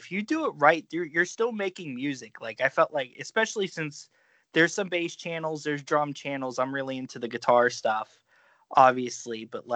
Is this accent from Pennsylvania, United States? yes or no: yes; Pittsburgh, Pennsylvania, United States; Oh, yeah. I was going to say I'm a lifer, so.